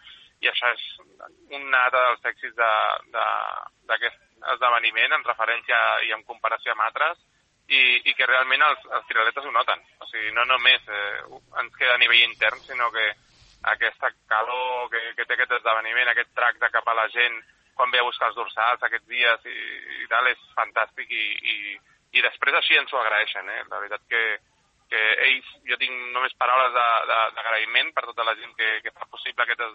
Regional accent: Catalonia, Spain; les dues persones que ho portem aquí a Espanya som catalans

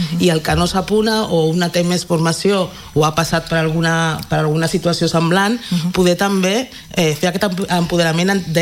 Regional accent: Barcelona, Catalonia, Spain; Jo sóc nascuda aquí, a Catalunya, de Barcelona

